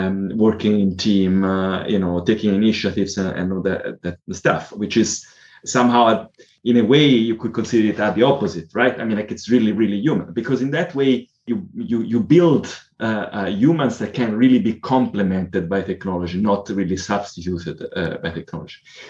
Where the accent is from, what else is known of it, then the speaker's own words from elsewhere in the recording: Italy; English is a second language; I come from Italy